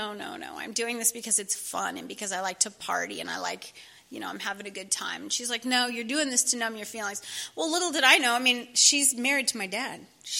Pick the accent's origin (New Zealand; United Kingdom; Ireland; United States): United States; Irvine, California; I grew up in Irvine, California. I had everything I needed and more.